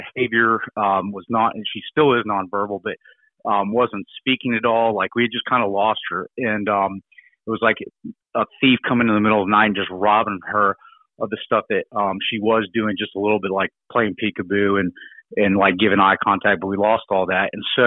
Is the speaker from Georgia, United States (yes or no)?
yes; Atlanta, Georgia, United States; So, I'm originally from the Atlanta area along with my wife